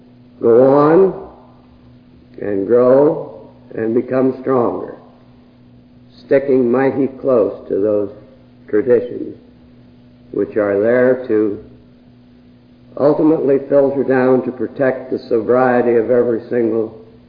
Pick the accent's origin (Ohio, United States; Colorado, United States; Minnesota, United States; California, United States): Ohio, United States; Lima; went to Lima, Ohio in the seventh grade, and I graduated from high school there. And I consider it my hometown.